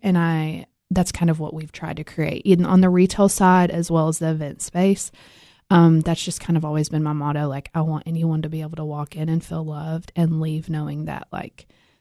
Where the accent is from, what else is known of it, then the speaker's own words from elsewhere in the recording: Allgood, Alabama, United States; I grew up in Allgood.